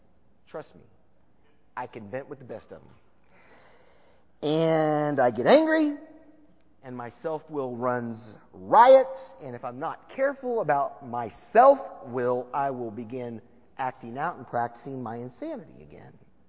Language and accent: English; Texas, United States; They're hillbillies. I'm a Texan. I can say that.